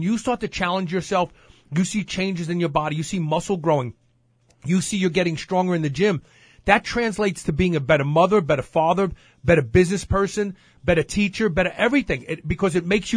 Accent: Brooklyn, New York, United States; when I was a young kid growing up in Brooklyn, I was picked on a lot.

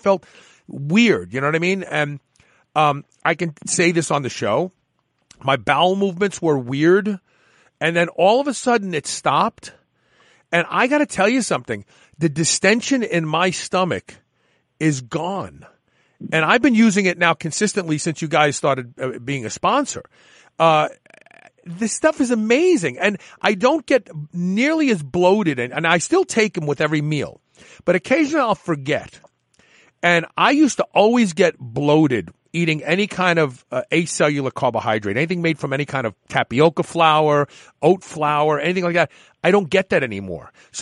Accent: United States; because I figured if one is good, two is better, you know, I'm American.

